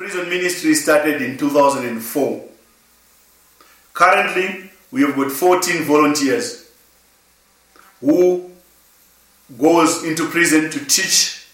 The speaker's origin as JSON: {"language": "English", "country": "Zimbabwe", "said": "I am from Zimbabwe."}